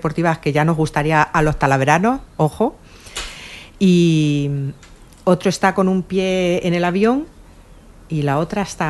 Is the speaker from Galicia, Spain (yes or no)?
no; Torrico, Castilla-La Mancha, Spain; soy de aquí al lado, yo soy de Torrico.